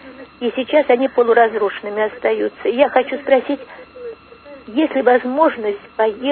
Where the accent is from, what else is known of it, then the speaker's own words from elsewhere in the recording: Moscow, Russia; Я сама москвичка